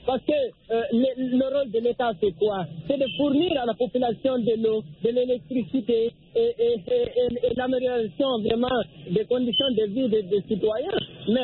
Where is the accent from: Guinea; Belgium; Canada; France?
Guinea; la Guinée, qu'on a pris mon pays d'origine